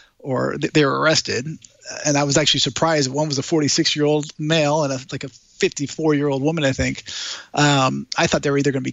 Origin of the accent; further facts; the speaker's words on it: Connecticut, United States; now in Toronto, Canada; Yeah, I'm in Toronto. I grew up in Connecticut.